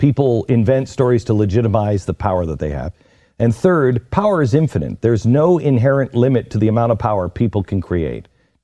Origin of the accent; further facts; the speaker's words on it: Seattle, Washington, United States; He came down from his hometown of Seattle, which is also my hometown.